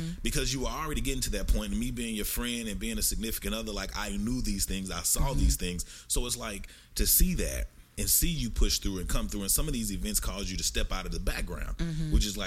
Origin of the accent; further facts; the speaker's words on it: Nigeria; I'm from the Igbo tribe in Nigeria.